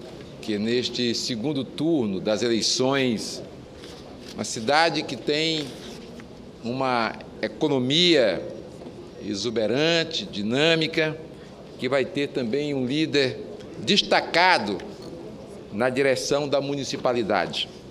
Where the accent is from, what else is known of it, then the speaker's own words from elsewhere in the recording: Fortaleza, Ceará, Brazil; que é a cidade de Fortaleza, que nós temos uma dedicação toda especial àquela cidade, a cidade onde nasci, onde me criei